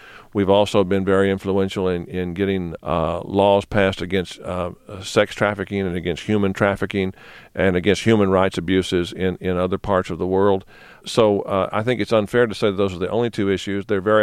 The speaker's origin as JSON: {"language": "English", "country": "United States", "said": "That's not a list I want to be on as an American."}